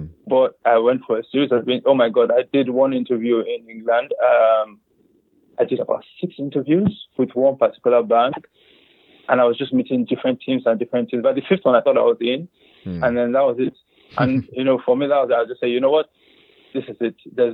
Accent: Nigeria; moved away as an adult; also born or lived in Aberdeen, United Kingdom; So I did secondary school. It was in Nigeria. Here in Nigeria, I went to King's College. And then went to College of Aberdeen.

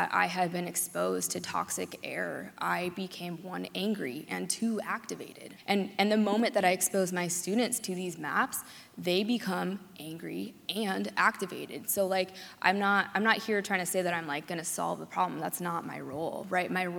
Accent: Pittsburg, California, United States; so I spent the first 4 years of my life growing up in Pittsburgh, California, here in the East Bay.

